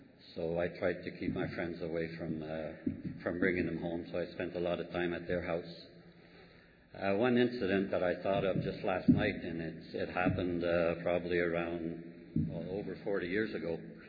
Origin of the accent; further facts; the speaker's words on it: Ottawa, Ontario, Canada; I am an alcoholic. I'm from Ottawa, Canada.